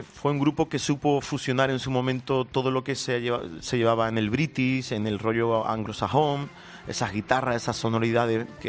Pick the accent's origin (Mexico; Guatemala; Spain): Spain; Andalusia; y yo como andaluz pues siempre me identifiqué con ellos